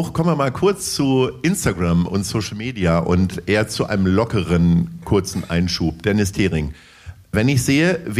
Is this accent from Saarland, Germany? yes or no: no; Lower Saxony, Germany; ich komme ja aus der Nähe von Hannover